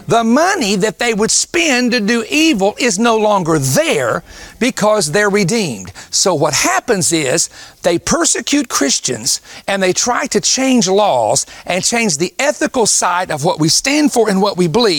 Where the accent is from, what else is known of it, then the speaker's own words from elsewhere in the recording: West Virginia, United States; now look, I'm from West Virginia, okay?